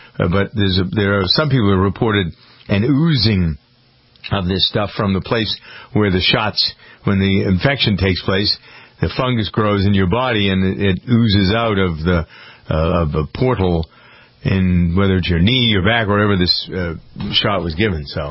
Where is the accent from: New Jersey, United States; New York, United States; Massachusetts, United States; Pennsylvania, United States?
Massachusetts, United States; Framingham; This all started in my hometown of Framingham, Massachusetts